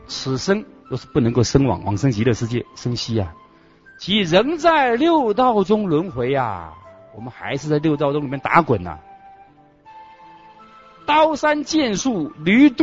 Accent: China; 我们身为中国人，听到

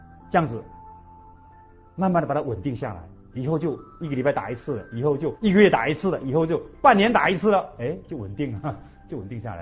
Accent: China; 我们中国人的教育原则

